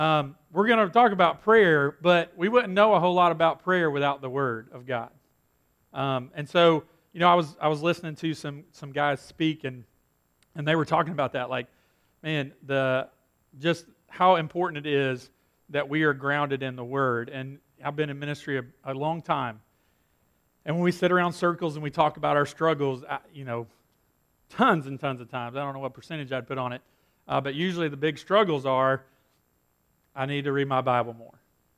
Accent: Whitesburg, Georgia, United States; I am honored to be sharing with you all today. I am from Whitesburg, Georgia. It's just across the state line on I-20 as you're headed to Atlanta

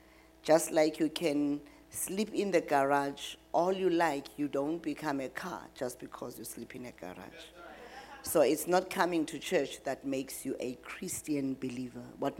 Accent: South Africa; also born or lived in Cape Town; I come from South Africa. I am very much South African, born in Cape Town, grew up all over the place, somewhere in South Africa. I stay in Pretoria and I stay in Queenstown.

